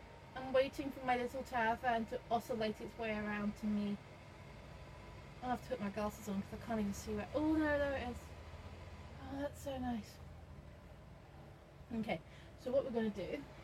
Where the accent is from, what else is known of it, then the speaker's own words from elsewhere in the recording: England, United Kingdom; Because I'm not designed for summer. I'm so English. I'm so English. You see, the problem with the UK is it's not designed for any extreme of weather.